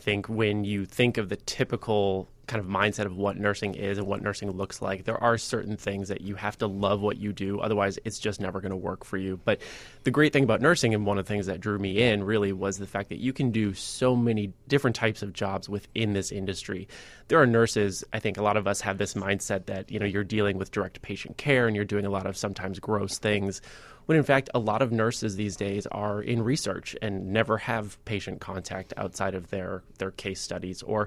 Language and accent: English; Minnesota, United States; It's true. I am Minnesotan.